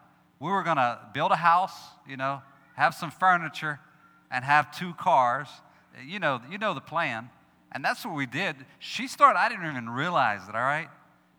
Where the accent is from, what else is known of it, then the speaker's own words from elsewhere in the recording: Gonzales, Louisiana, United States; also born or lived in Russia; We served in Russia, as Hunter said, for about 14 years. We grew up in Gonzales, Louisiana. … I lived in Gonzales, but I don't know much Spanish.